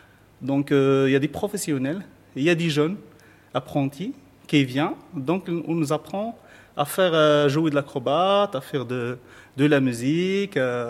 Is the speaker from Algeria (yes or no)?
no; Morocco; En fait, on est tous des Marocains.